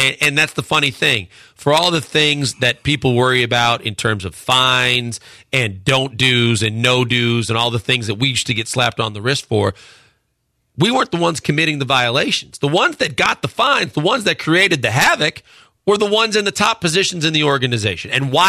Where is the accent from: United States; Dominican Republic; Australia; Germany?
United States; Milwaukee, Wisconsin; when I was a ball boy growing up in Milwaukee